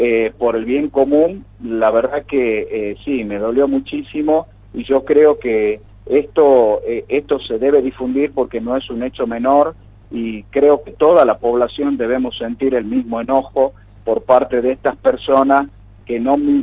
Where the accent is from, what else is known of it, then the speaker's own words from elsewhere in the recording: Tucumán, Argentina; yo siendo, digamos, un médico de hospital y siendo un ciudadano tucumano